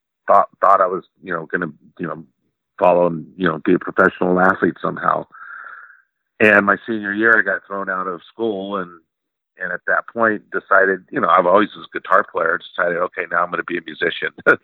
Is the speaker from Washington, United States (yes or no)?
no; Dublin, California, United States; We grew up in Dublin, California. Same place where Zette grew up from … You know, we both grew up in the same town.